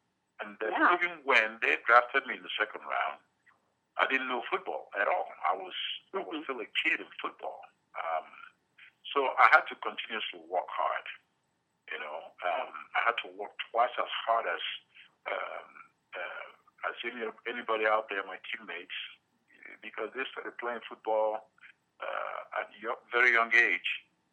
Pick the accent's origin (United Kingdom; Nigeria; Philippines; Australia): Nigeria; moved away as an adult; now in United States; Well, as you know, I'm from Nigeria. I grew up in Nigeria. I was born over there. I'd never actually been outside of Nigeria until I came to the U.S. I came out here right after high school.